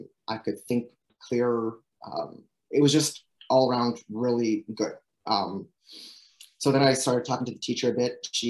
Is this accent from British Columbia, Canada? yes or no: no; Saint-Bruno-de-Montarville, Quebec, Canada; I grew up in St. Bruno. At that time, there was no gym. There was no yoga studio. That was in the 90s again.